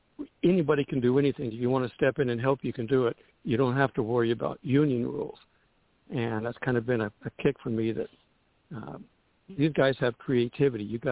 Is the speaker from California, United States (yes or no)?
yes; West Hollywood, California, United States; I grew up in West Hollywood, so it's all normal for me.